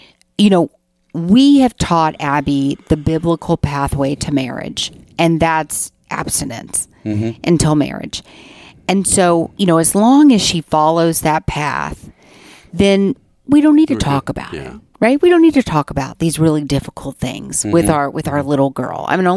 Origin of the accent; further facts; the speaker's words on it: Louisiana, United States; I grew up in South Louisiana, and there was no abortion clinic around where I lived.